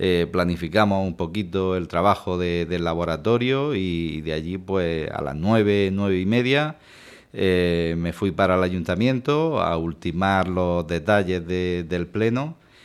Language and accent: Spanish; Lorca, Region of Murcia, Spain; Desde muy pequeño he formado parte de asociaciones de vecinos de aquí de La Viña, uh-huh, del Consejero, de donde soy nacido, donde he nacido.